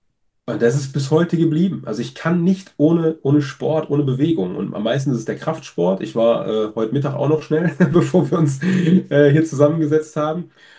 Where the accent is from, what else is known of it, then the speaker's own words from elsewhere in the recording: Essen, North Rhine-Westphalia, Germany; ich komme aus einem Vorort von Essen. Essen-Kupferdreh ist meine Heimat. Und da bin ich geboren und aufgewachsen, 15.000 Einwohner. Und dann hat es mich irgendwann in die große Welt verschlagen. Jetzt wohne ich wieder auf dem Dorf, aber halt in der Nähe von Köln.